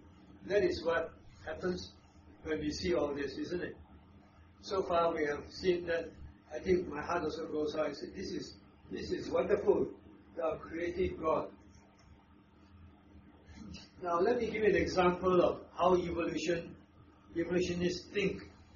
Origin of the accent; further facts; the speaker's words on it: Malaysia; When I'm from Malaysia, I wish to, as a boy, run into the jungle